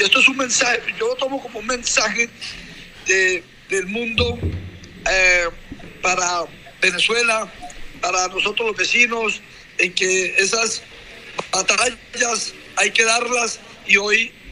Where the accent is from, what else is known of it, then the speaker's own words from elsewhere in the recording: Colombia; sino nosotros como colombianos